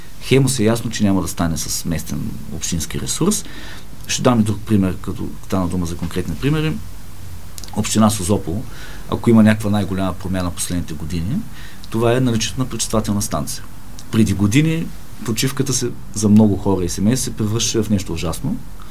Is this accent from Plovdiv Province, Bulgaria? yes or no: no; Haskovo, Haskovo Province, Bulgaria; както индустриалната зона на Пловдив стигна Хасково, откъдето съм аз